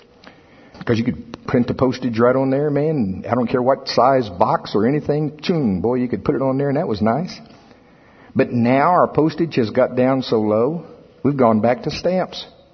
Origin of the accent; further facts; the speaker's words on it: Shawnee, Oklahoma, United States; I was recently in my hometown, Pottawatomie County, Oklahoma. Shawnee.